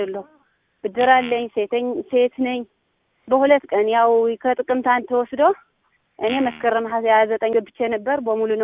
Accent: Tigray, Ethiopia; Amharic is a second language; ኦኬ፣ አማርኛ እሞክራለሁ ግን ትግሬ ነኝ።

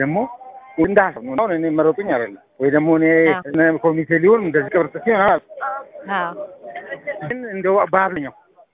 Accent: Addis Ababa, Ethiopia; ልጅ ያደኩት አዲስ አበባ አብነት አካባቢ ነው። አሁንም ከአዲስ አበባ ወጥቼ አላቅም

